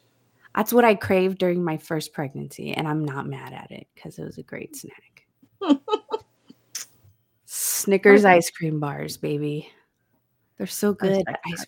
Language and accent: English; San Francisco, California, United States; So I grew up in San Francisco where my neighbors were all pretty much Asian. There's Asian markets all over the place.